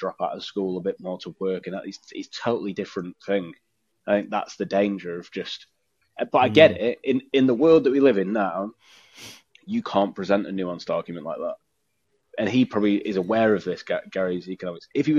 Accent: Ilford, London, United Kingdom; To me, where's that accent from? I'm from East London. I don't even know my accent.

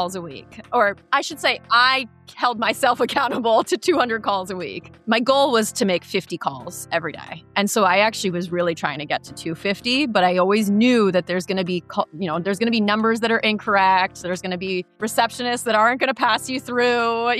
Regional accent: New York, United States; I grew up in the New York area. You're very influenced by fashion by growing up in that area.

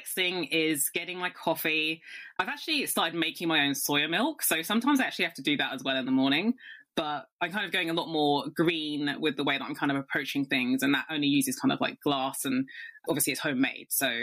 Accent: United Kingdom; accent: British; I know. I'm actually really aware of my accent right now. I'm like, okay, sorry, really British.

